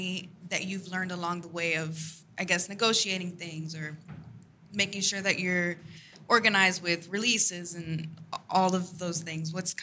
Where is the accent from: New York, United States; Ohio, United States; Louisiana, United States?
New York, United States; I'm an artist from New York.